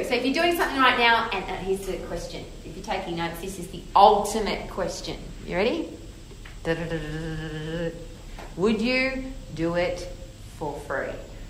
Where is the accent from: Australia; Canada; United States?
Australia; Obviously, I'm from Australia.